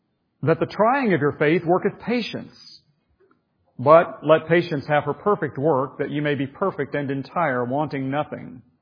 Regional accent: West Virginia, United States; I'm from West Virginia. I never learned to read, so I'll do my best.

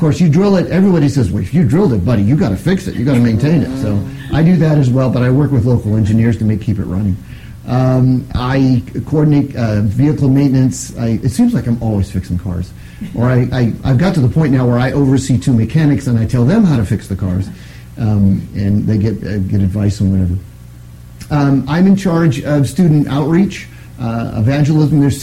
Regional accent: United States; And whether I like it or not, as an American, I'm uncomfortable with status, right?

